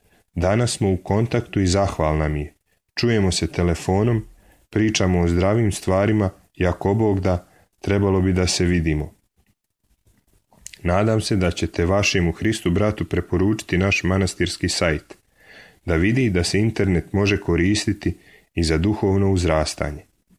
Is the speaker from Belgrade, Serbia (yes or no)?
no; Vojvodina, Serbia; Ja sam inače iz Vojvodine, iz mesta kraj Novog Sada, iz kojeg su vladika Porfirije i vladika Fotije.